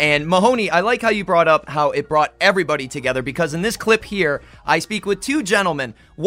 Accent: Chicago, Illinois, United States; And I'm from Chicago, so I'm used to the underdogs, especially with my Cubs and everything.

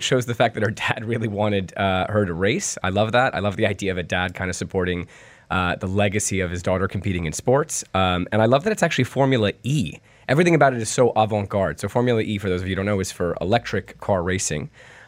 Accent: New York, United States; But to be fair, as a New Yorker, Christmas is amazing.

